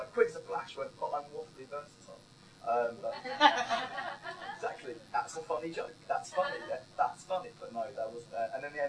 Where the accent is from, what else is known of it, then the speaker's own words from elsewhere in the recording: Braintree, East of England, United Kingdom; And I grew up in Essex at a place called Braintree, which is the most ironic thing in town in England